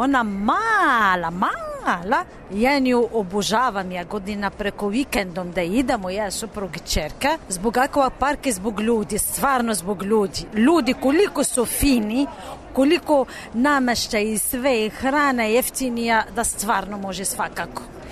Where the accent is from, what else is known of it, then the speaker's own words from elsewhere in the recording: Morocco; Serbian is a second language; now in Serbia; Ja sam iz Maroka.